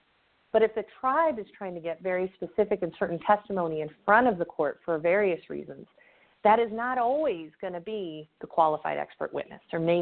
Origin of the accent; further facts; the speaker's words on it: Michigan, United States; I keep referencing Michigan because I am from Michigan